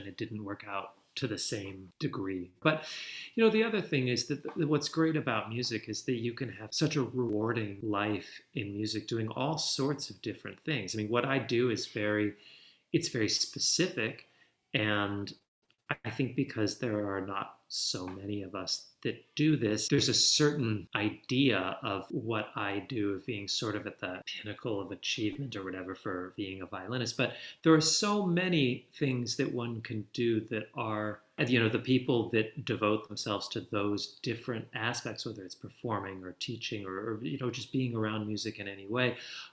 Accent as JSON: {"language": "English", "region": "Manitoba", "country": "Canada", "tie": "born or raised there", "said": "I'm old now, right? I just turned 45 a couple weeks ago. And I think it's a different age. I mean, growing up in Manitoba, Canada in the 80s, I think was like growing up in the 60s and certain other places."}